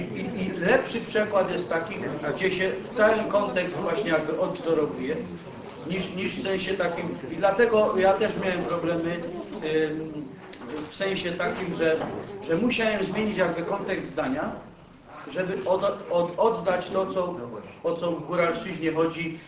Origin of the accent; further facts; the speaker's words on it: Lesser Poland, Poland; ja jestem rodowitym góralem